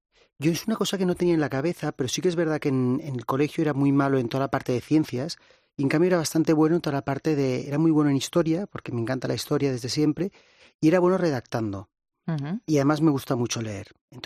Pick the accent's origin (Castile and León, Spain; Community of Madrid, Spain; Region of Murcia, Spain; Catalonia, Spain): Catalonia, Spain; Barcelona; Yo soy de Barcelona